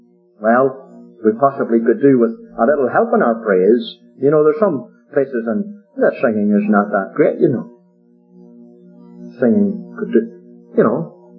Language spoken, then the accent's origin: English; Ireland; I could see maybe, a dozen Irish men or maybe 20 from my home country.